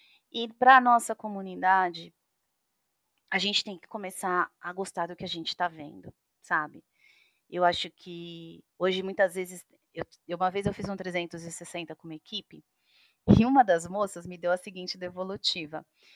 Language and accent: Portuguese; Brazil; A gente tem que parar de ter vergonha de dizer que a gente é brasileiro.